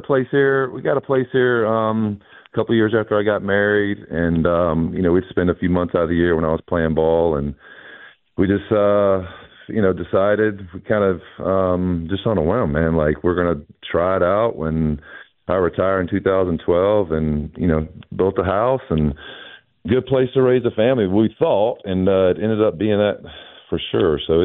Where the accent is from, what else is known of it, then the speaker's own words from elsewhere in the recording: Senoia, Georgia, United States; You know, I grew up in Senoia, Georgia, which that was the country back in the day.